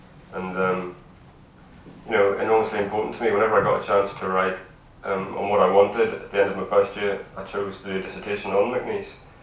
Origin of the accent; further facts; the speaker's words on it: Northern Ireland, United Kingdom; growing up in Mid Ulster, you know, you had received narratives of a kind